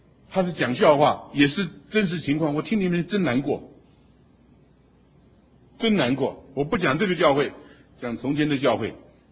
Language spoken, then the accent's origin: Chinese; China; 强取，我们中国人就说巧取什么豪夺